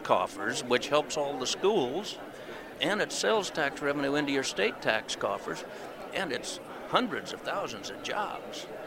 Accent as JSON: {"language": "English", "region": "Nebraska", "country": "United States", "said": "even though I'm from Nebraska."}